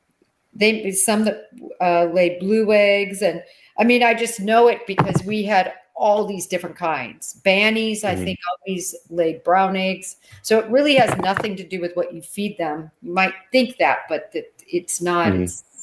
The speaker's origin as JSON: {"language": "English", "country": "United States", "said": "But I'm from Nebraska, Kansas, so that's just one of, I think, our"}